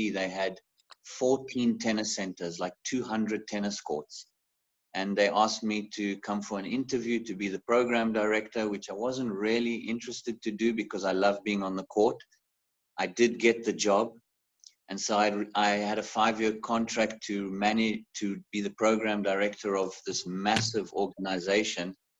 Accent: Zimbabwe; when I grew up in Africa. I was actually born in Zimbabwe.

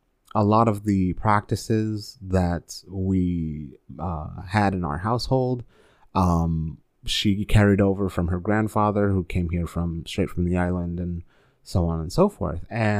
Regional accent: United States; Growing up in America, especially, you have folks who get your name wrong all the time or who kind of don't understand your culture, right?

